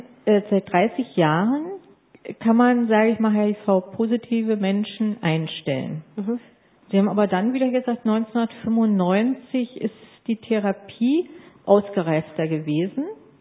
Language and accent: German; Berlin, Germany; moved away as an adult; now in Austria; Und ich komme nun mal aus Berlin und war noch frisch hier und kannte das System noch nicht in Österreich